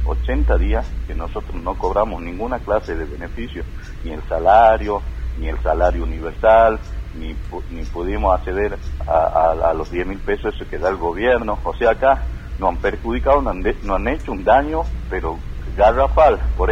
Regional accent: Salta, Argentina; nosotros somos salteños, nosotros somos los dueños de nuestra tierra acá.

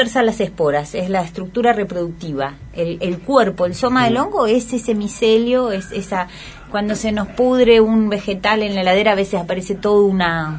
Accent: Mendoza, Argentina; soy de Mendoza, donde es todo árido.

